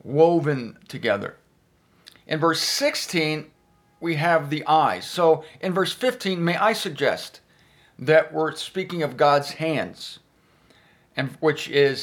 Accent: Canton, Ohio, United States; We're on the intersection of Everhard and Whipple Road here in Canton, Ohio, my hometown.

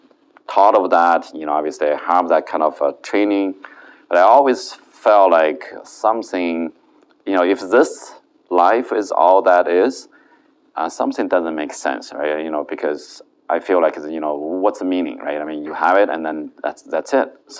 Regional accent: China; you know, like I said, originally from China. I grew up there.

